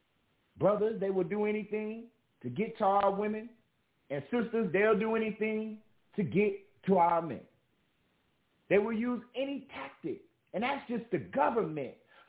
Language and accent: English; Long Beach, California, United States; I remember growing up in Long Beach in Los Angeles County. I remember being in earthquakes.